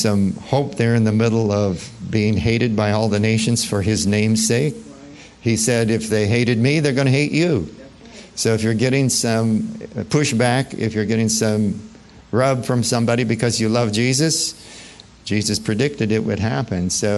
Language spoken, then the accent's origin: English; Nebraska, United States; maybe I grew up in Nebraska and was pretty naive, but I didn't know there was that kind of hatred in the world.